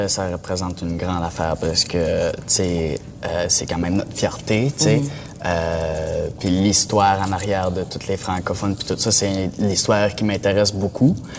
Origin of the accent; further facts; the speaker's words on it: Saint-Quentin, New Brunswick, Canada; Je viens de Saint-Quentin, au Nouveau-Brunswick. J'ai 17 ans.